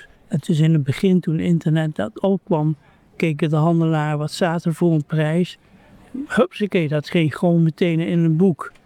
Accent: Limburg, Netherlands; now in Leiden, Netherlands; Ik kom uit Zuid-Limburg en ben hier gaan studeren en nooit meer weggegaan.

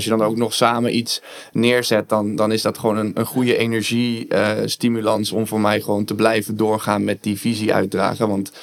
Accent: Netherlands; also born or lived in Alabama, United States; Omdat ik uit Nederland kom.

